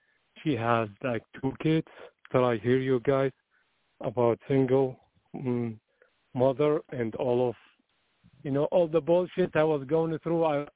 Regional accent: Iraq; English is a second language; moved away as an adult; I'm originally from Iraq

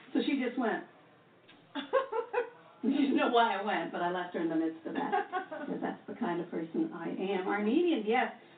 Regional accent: England, United Kingdom; And I said, well, isn't that in Islam and I'm English?

